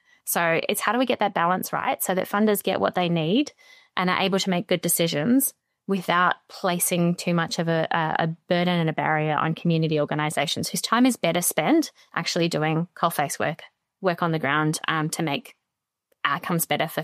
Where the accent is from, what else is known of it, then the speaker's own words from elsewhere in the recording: Brisbane, Queensland, Australia; moved away as an adult; now in Porirua, New Zealand; I grew up in Brisbane, actually, in Australia. And I moved to Aotearoa, to Dunedin, actually, in my early 20s